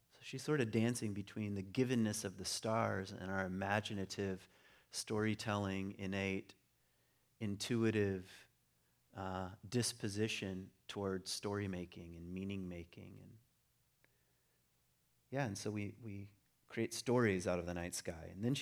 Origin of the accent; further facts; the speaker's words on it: Virginia, United States; born there; and yet I was born in Virginia, you know, to the son of immigrants, and I'll probably never live in Virginia again.